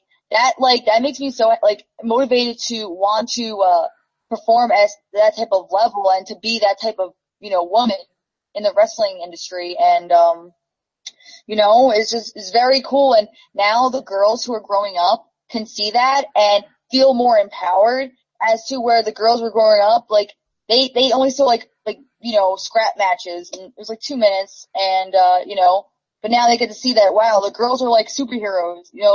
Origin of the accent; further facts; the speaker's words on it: New Jersey, United States; I'll be in Ohio, like I'm from Jersey.